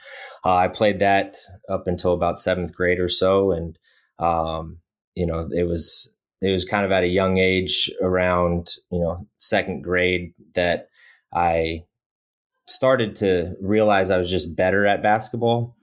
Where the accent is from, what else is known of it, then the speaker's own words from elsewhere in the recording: Phoenix, Arizona, United States; also born or lived in Minneapolis; So I grew up in Phoenix, Arizona, moved there in 1986, like 5 months after I was born in Minneapolis.